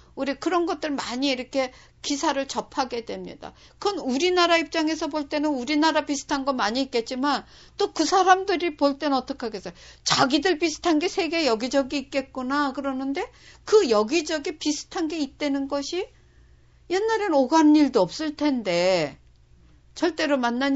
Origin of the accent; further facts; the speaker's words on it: South Korea; 우리가 이제 한국에서 태어나서 자랐으면은